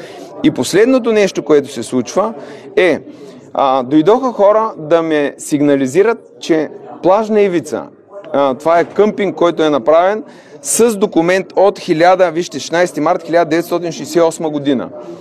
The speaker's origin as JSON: {"language": "Bulgarian", "town": "Gorna Oryahovitsa", "region": "Veliko Tarnovo Province", "country": "Bulgaria", "tie": "born or raised there", "said": "Последният кмет, който взе, е на моя роден град Горна Оряховица"}